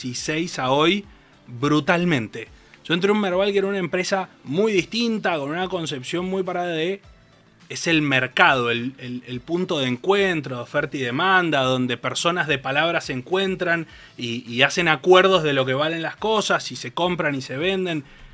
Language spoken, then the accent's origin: Spanish; Mendoza, Argentina; moved away as an adult; now in Buenos Aires, Argentina; Estudié en Universidad Nacional de Cuyo, así es. Me vine a vivir a Buenos Aires en el 2013 para hacer un máster en finanzas y para empezar mi vida laboral formal. Uh-huh. Hoy tengo 35 años, estoy casado, tengo dos hijas.